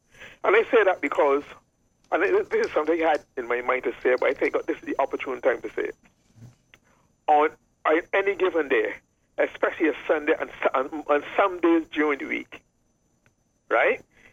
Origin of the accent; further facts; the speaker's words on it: Barbados; Growing up in Barbados in the 50s, mostly in the 50s, and somewhat in the 60s